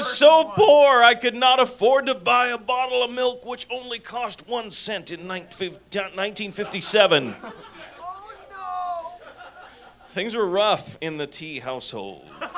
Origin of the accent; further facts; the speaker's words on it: Kankakee, Illinois, United States; I grew up in Kankanee, Illinois. They did not have a kindergarten, so I went straight to first grade.